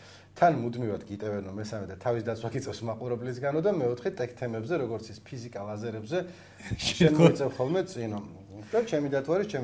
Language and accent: Georgian; Baghdati, Imereti, Georgia; მე თვითონ ბაღდადიდან ვარ, ასე რომ ქუთაისი ჩემთვის დიდი ქალაქია.